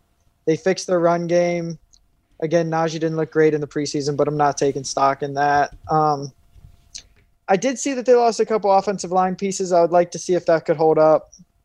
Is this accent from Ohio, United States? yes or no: yes; Cincinnati, Ohio, United States; born and raised in Cincinnati, so I'll actually be at that game this year.